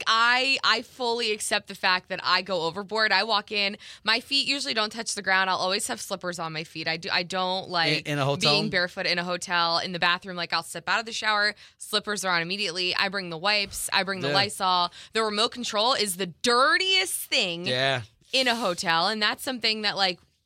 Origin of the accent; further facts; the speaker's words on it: Florida, United States; We need to talk off air, because I'm from South Florida.